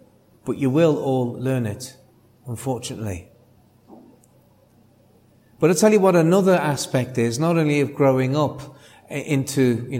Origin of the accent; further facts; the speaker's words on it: Liverpool, North West England, United Kingdom; accent: Scouse; also born or lived in Calgary, Canada; Mine is from the northwest English port called Liverpool. It's a dialect called Scouse.